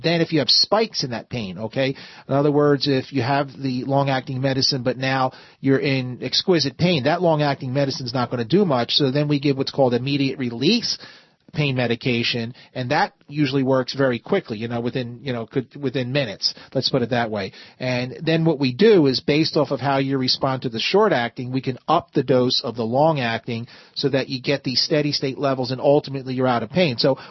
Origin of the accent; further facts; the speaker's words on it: Pennsylvania, United States; Now, I'm from Pennsylvania. I know it's A-L-T-O-O-N-A, but, you know.